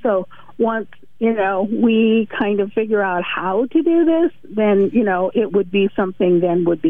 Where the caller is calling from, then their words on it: Oregon, United States; Central Oregon.